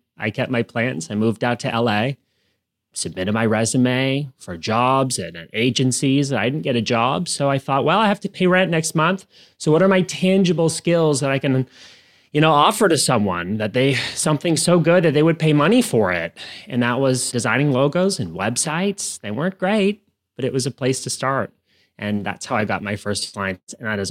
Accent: Canada; I am originally from Canada. I studied in the U.S. at Full Sail University for my master's degree.

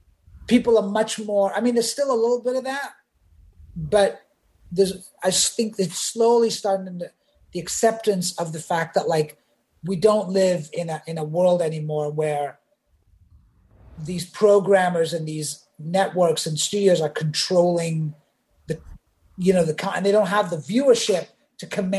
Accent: England, United Kingdom; and I grew up in England

